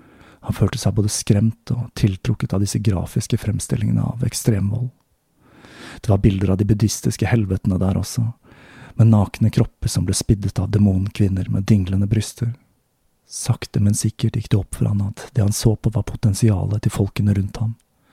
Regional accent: Oslo, Norway; planlegger jeg å flytte på meg, denne gangen tilbake til min hjemby Oslo.

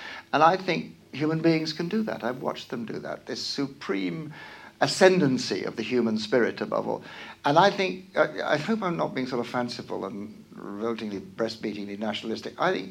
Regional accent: United Kingdom; I'm British, and I'm immensely proud of that. And I am European.

